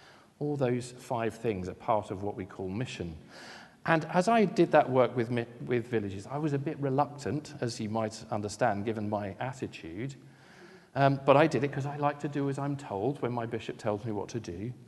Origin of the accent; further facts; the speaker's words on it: Strood, South East England, United Kingdom; also born or lived in London; Born in South London, and then I moved to Strood, not the Stroud in Gloucestershire, but Strood in Kent, near to Rochester, and I lived there for most of my childhood until I moved to Portsmouth in 1991